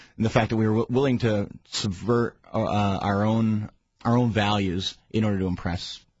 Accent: Canada; I'm from Canada.

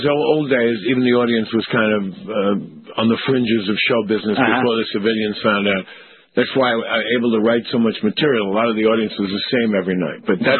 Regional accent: Bronx, New York, United States; I don't know how to change the forecastle or the mainsail because I'm from the Bronxel.

